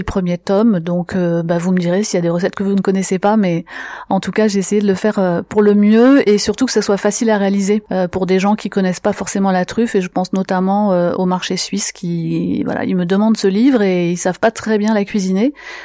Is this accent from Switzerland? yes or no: no; Carpentras, Provence-Alpes-Côte d'Azur, France; also born or lived in Paris; Je suis née à Carpentras, j'y ai fait mes études jusqu'au bac et ensuite je suis partie à Paris pendant 20 ans.